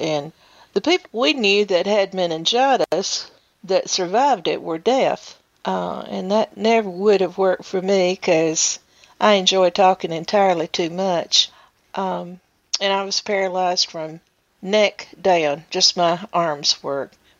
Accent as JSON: {"language": "English", "town": "Milton", "region": "Tennessee", "country": "United States", "tie": "born or raised there", "also_born_or_lived": "Murfreesboro", "said": "Well, I actually was the first of my gang to be born in the hospital in Murfreesboro, but essentially born and raised in Milton, Tennessee. It's a little rural community on, I don't know what eastern edge of Rutherford County it is"}